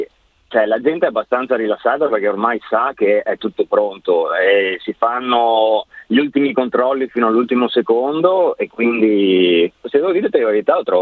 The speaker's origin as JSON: {"language": "Italian", "town": "Padua", "region": "Veneto", "country": "Italy", "said": "Sì, sì, sì. Da Padova."}